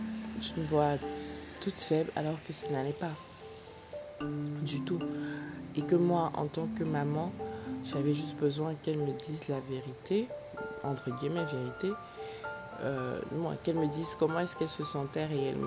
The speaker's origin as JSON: {"language": "French", "country": "Cameroon", "said": "c'est surtout peut-être plus ici chez moi, au Cameroun, en tout cas dans mon contexte"}